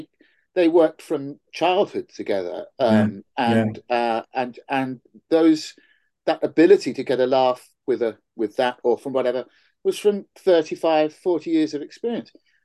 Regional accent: South East England, United Kingdom; I grew up in Oxfordshire.

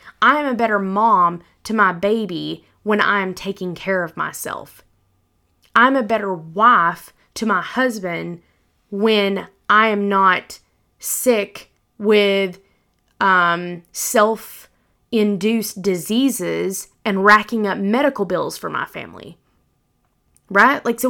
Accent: the South, United States; I was raised in the South and it wasn't exactly the cleanest of ingredients, okay?

